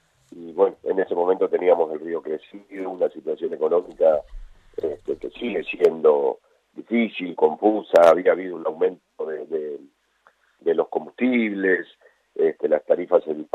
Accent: Concepción del Uruguay, Entre Ríos, Argentina; soy oriundo de Concepción del Uruguay, estoy en contacto con mi ciudad, por supuesto

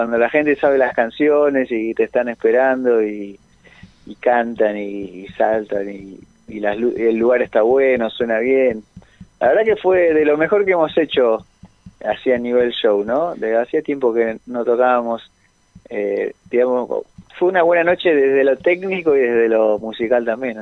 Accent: Mar del Plata, Buenos Aires Province, Argentina; Yo aquí en mi ciudad natal.

